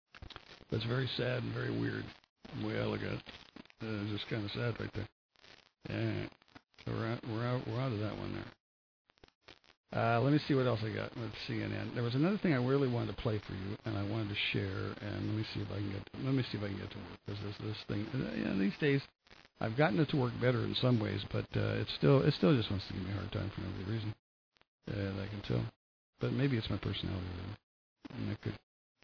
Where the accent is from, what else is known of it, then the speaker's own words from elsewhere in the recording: New Jersey, United States; and I grew up in Jersey, and we've told you, we were involved in a lot of mischief.